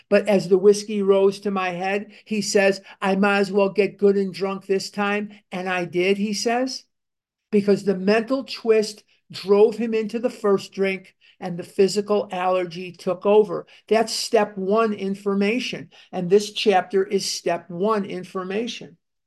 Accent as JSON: {"language": "English", "town": "Chicago", "region": "Illinois", "country": "United States", "tie": "born or raised there", "said": "And when I was a little boy, I grew up in Chicago."}